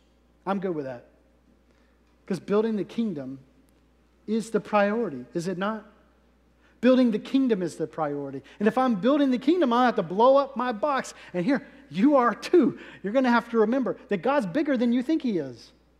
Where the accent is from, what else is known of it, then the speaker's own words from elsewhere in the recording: Ashland, Kentucky, United States; I grew up in church my whole life. My whole life. I grew up in Ashland, Kentucky, as many of you know.